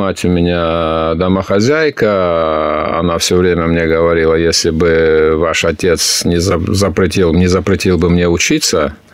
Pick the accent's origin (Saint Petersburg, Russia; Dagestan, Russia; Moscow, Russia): Dagestan, Russia; Buynaksk; born there; Я родился в Буйнакске.